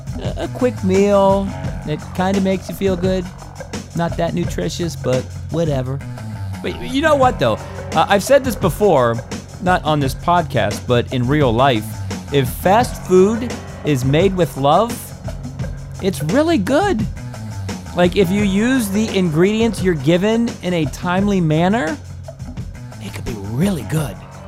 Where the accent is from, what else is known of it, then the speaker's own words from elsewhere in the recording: Pittsburgh, Pennsylvania, United States; And because I'm from Pittsburgh, the 10-minute sports podcast always has to have a Pittsburgh slant.